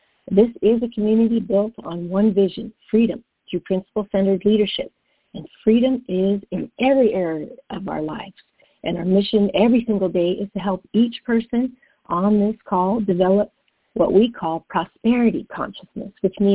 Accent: Netherlands; I am from the Netherlands. Of course

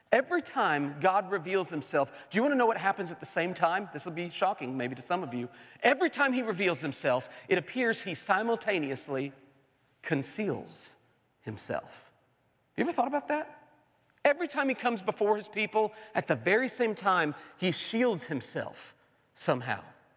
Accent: Oklahoma City, Oklahoma, United States; You know, growing up in Oklahoma City, we had a big upright piano in our dining room.

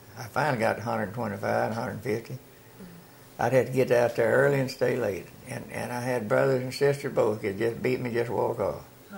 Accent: Texas, United States; born there; I was born in Leon County, me and my sister, Winnie and Lewis. Me and Winnie and Lewis. And when I was 4 years old, we moved to this county.

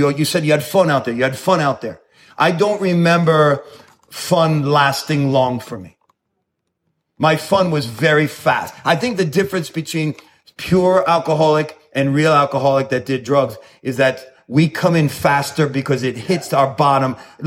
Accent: New York, United States; And so I come from New York from the 80s. And New York in the 80s was a New Jack City type of situation.

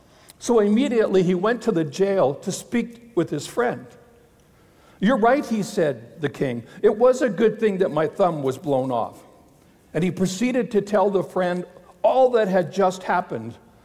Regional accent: Alberta, Canada; I'm from Alberta, I'm an import.

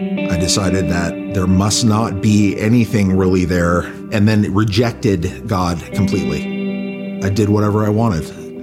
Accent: San Fernando Valley, California, United States; I had a very normal childhood. I grew up in the San Fernando Valley. My family was very big, very Italian.

